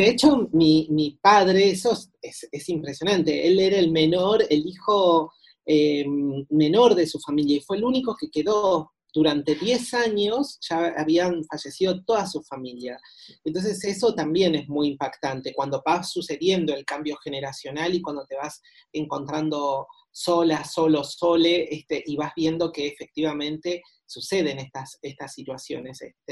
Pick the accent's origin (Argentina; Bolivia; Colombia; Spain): Argentina; Salta; Crecí en Salta, crecí en un barrio de clase media, así que realmente ahí estábamos como en la clase media salteña, que no es la clase media porteña de Palermo, no, es la clase media de vivir en un edificio con, con patio y barrio